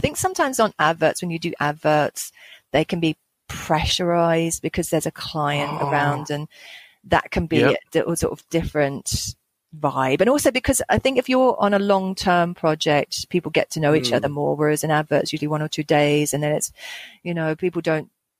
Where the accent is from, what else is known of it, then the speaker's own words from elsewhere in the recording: New Zealand; Because, when I lived in New Zealand, when I grew up in New Zealand, and Peter Jackson lived behind us.